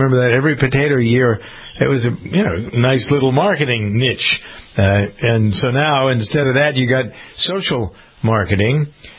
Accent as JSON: {"language": "English", "town": "Framingham", "region": "Massachusetts", "country": "United States", "tie": "born or raised there", "said": "I grew up around the Mayo family in Framingham."}